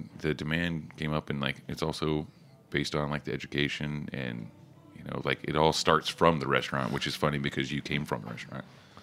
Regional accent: Oklahoma, United States; I grew up in Oklahoma. I didn't see a whole lot of different things either

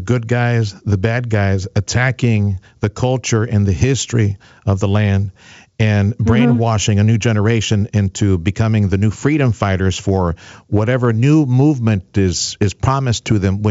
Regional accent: Mexico; now in McAllen, United States; broadcasting from McAllen, Texas, right here. Just north of the border with Mexico, and believe me, growing up in Mexico, I have a unique perspective of how wonderful this country is.

